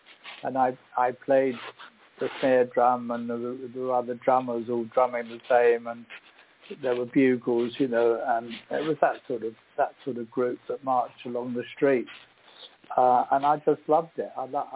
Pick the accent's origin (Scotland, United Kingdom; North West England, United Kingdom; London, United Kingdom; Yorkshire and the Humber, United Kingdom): North West England, United Kingdom; Liverpool; born there; And actually, I was born in Liverpool, and I did go back with a friend when I was a teenager every now and then